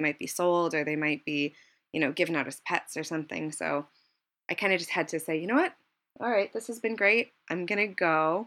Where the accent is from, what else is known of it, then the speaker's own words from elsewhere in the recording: Connecticut, United States; growing up in Connecticut, everything there is AZA accredited